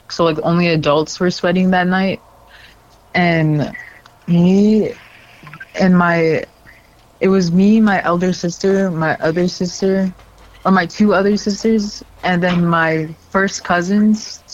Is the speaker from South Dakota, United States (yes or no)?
yes; Flandreau, South Dakota, United States; I'm from the Ndewa Kanta Wakpa Upakshan tribe from Flandreau, South Dakota. And I was raised very traditionally and, like, culturally really into that stuff by my father and mother.